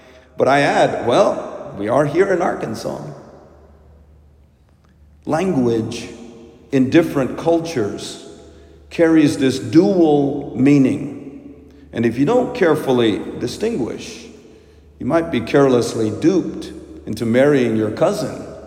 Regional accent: India; In my home country of India and other cultures, multiple families often lived and grew up in the same house.

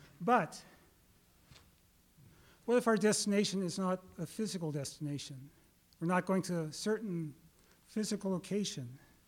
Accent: Phoenix, Arizona, United States; I'm from Phoenix, so I have some experience in desert beauty.

